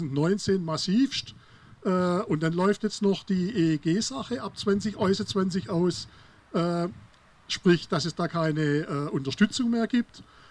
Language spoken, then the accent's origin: German; Baden-Württemberg, Germany; Also nicht nur bei uns in Baden-Württemberg werden übrigens keine neuen Windräder mehr gebaut